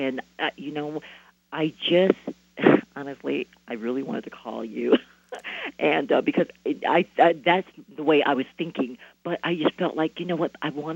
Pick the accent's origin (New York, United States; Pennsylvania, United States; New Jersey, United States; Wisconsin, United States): Pennsylvania, United States; Blue Bell; I'm from Bluebell, Pennsylvania.